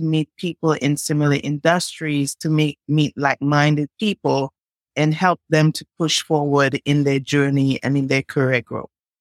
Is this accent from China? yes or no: no; St. Vincent & Grenadines; moved away as an adult; now in United States; if you hear an accent, I am originally from the Caribbean. I am from St. Vincent and the Grenadines. And I came to the U.S. in 2004 with a focus to study business, finance.